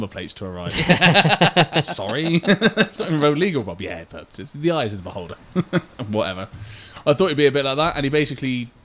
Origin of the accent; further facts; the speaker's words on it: South West England, United Kingdom; I'm from Devon